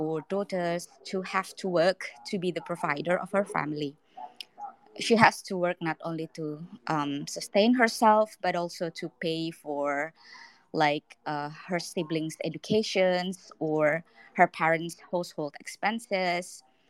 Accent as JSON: {"language": "English", "country": "Indonesia", "said": "I'm from Indonesia"}